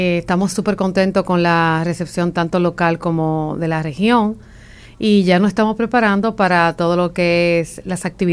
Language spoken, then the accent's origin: Spanish; Dominican Republic; como apretados que somos los dominicanos